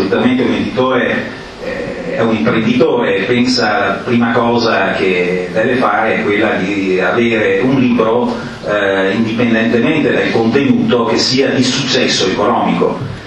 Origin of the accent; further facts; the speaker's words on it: Veneto, Italy; accent: Zumellese dialect; spero di interpretarlo nel mio dialetto zumellese, anche se non siamo molto lontani con quello limanese